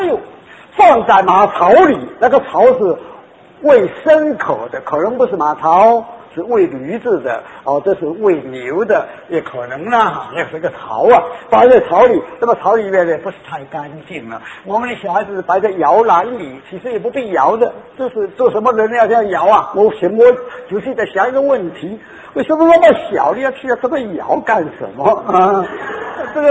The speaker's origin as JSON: {"language": "Chinese", "town": "Guangzhou", "region": "Guangdong", "country": "China", "said": "打网打饼，我们广州人说的打魂，你敢打魂吗？"}